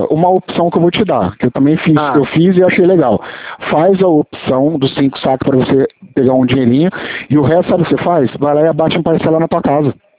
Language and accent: Portuguese; São Paulo, Brazil; Eu sou de São Paulo, interior.